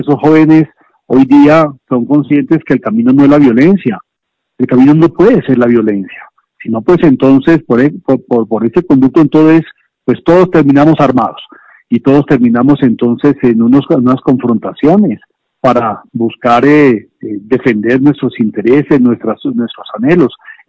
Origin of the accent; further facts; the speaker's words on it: Cali, Valle del Cauca, Colombia; yo sí creo que como caleño y la mayoría de los caleños